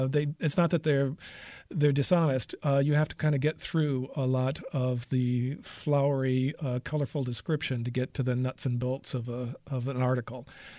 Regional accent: Detroit, Michigan, United States; I was born and raised in Detroit. My father worked for Chrysler for 25 years

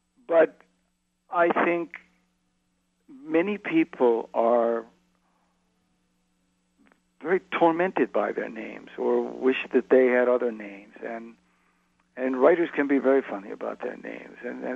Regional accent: New England, United States; I'm a New Englander, and I think that the influence that Hawthorne and Melville had on me as a kid growing up in New England

